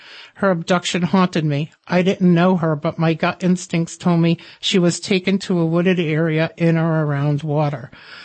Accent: Nashua, New Hampshire, United States; My hometown was crowned the number one best city to move to in the United States

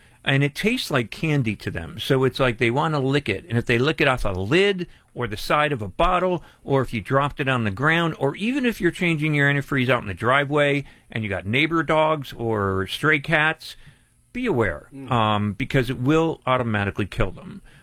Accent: Pennsylvania, United States; I mean, I grew up a kid in Pennsylvania with a dog and a cat, and we used to breed beagles.

